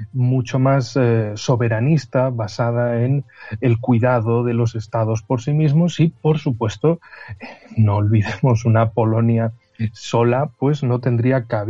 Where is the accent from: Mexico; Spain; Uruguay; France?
Spain; como español